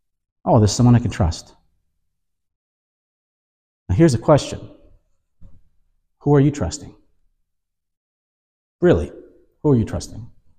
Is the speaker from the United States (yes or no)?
no; Canada; Is your nation, I'm Canadian, Canada, USA, is that your foundation?